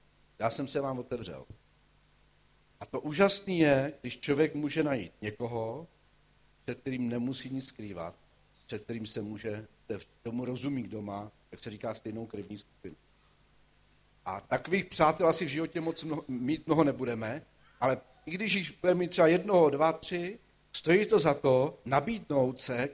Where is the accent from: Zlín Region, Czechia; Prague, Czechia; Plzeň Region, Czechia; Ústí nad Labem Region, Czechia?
Zlín Region, Czechia; Zlín; Já jsem ze Zlína, asi jste se už v Čechách trochu odrodilej, ale ve Zlíně jsme měli obvodního lékaře a když jsem ještě já byl malej